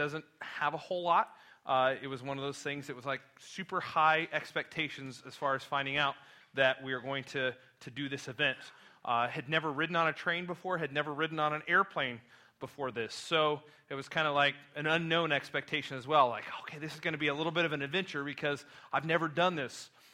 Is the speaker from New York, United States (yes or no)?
no; Denver, Colorado, United States; I grew up in Denver, and they had this special event where they were kind of inaugurating the introduction of Amtrak to the Denver area.